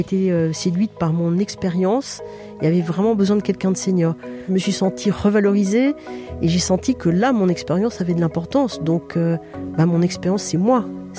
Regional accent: Bordeaux, Nouvelle-Aquitaine, France; j'ai 57 ans, je viens de Bordeaux, qui est ma région d'origine. J'étais élevée au milieu de 3 frères

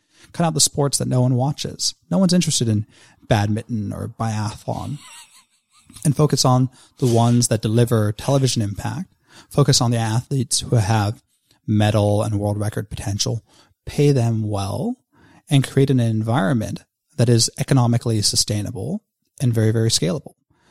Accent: Victoria, Australia; the premier of my home state of Victoria in Australia

